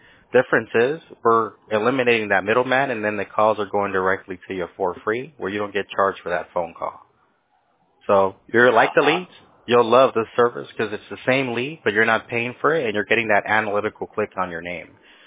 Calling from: California, United States; I'm in California. Yeah, our company is based in California. Mm-hmm. Yep.

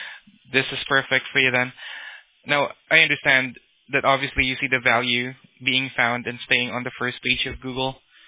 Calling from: California, United States; We're in Orange County.

